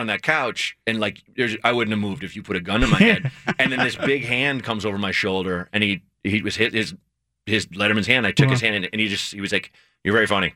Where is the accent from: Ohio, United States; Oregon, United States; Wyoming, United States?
Oregon, United States; Portland; Yeah. I grew up in Northeast Portland, so I love coming home.